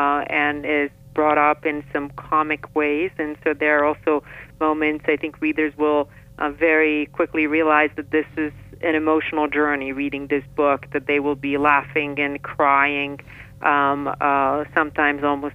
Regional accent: Bihać, Federation of Bosnia and Herzegovina, Bosnia & Herzegovina; my hometown of Bihać early on, just before the war started, before we were besieged with refugees who were escaping persecution in other towns and villages around my city.

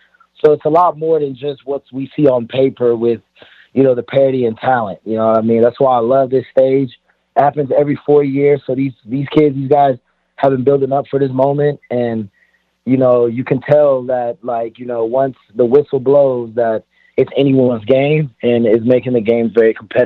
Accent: Italy; I was born in Italy. So, like, growing up, like, you know, I was playing soccer

